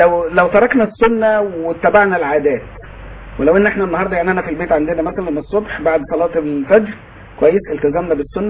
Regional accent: Egypt; عندنا في مصر

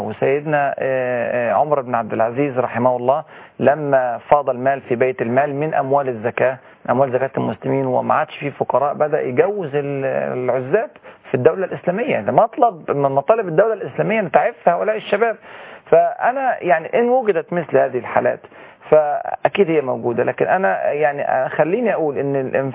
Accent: Egypt

